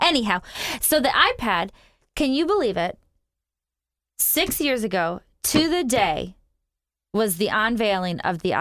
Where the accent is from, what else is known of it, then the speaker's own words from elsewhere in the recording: Detroit, Michigan, United States; 1984, the year I was born, Wayne Gretzky, not bragging, but I am from Detroit, right?